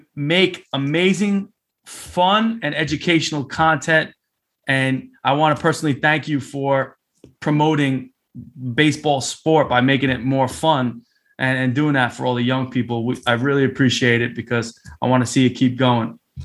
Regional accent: Howard Beach, New York, United States; Coach grew up in Coney Island, just two exits from where I grew up in Howard Beach.

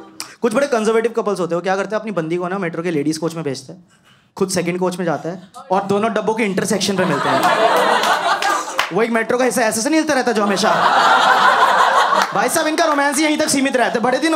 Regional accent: Delhi, India; इतना तो कर लेते हैं हम दिल्ली वाले हैं

